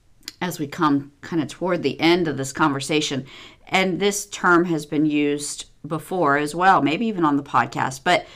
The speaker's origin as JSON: {"language": "English", "region": "Missouri", "country": "United States", "tie": "born or raised there", "lives_now": "Arkansas, United States", "said": "White American woman, middle-aged, who grew up in Missouri and now lives in Arkansas."}